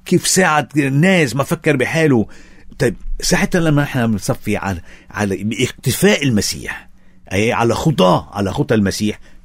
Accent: Lebanon; نحن كلبنانيين

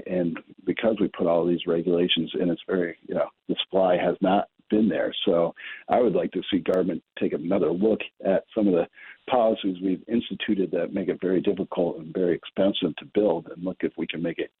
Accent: Syracuse, New York, United States; Car thefts in Syracuse, my hometown, have, you know, quadrupled in recent years.

